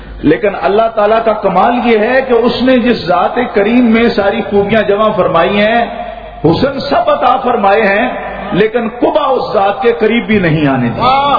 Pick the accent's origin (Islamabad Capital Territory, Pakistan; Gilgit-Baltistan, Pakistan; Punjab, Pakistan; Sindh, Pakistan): Punjab, Pakistan; Mandi Bahauddin; ہمارے علاقہ گجرات، میرا علاقہ ہے پنجاب میں، منڈی بہت دین کا رہنے والا ہوں میں،